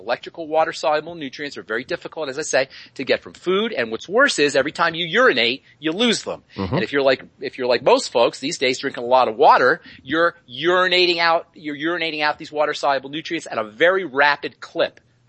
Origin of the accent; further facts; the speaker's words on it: Boulder, Colorado, United States; I am from Boulder, Colorado, you know.